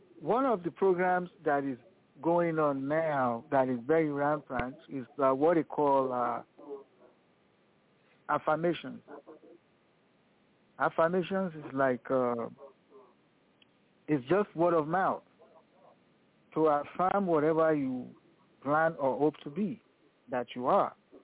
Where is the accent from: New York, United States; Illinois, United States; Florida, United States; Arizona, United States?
New York, United States; Greetings, everyone. … from New York.